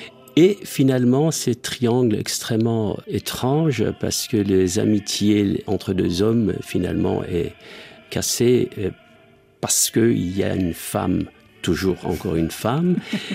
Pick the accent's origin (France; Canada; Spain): France; je suis français.